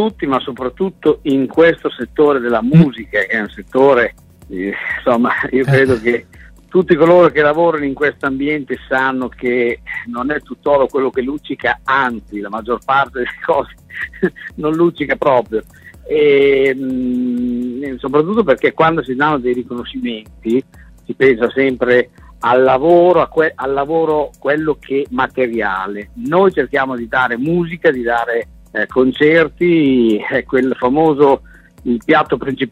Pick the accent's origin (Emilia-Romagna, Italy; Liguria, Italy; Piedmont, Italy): Emilia-Romagna, Italy; Io sono romagnolo e mi è venuto da scrivere questa canzone